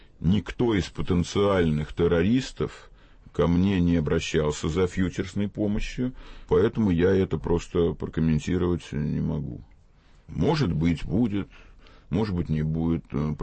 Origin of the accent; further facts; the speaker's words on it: Saint Petersburg, Russia; Это очень мой родной город. Никто не знает, что я питерский, я там родился.